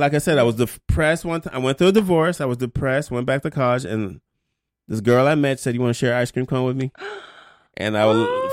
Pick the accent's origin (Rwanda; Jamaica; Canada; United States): Jamaica; I am a Jamaican man